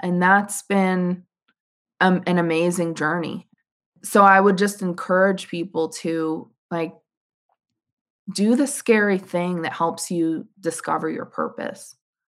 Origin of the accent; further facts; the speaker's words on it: Northeast, United States; growing up in the Northeast, I would always address people as guys, right?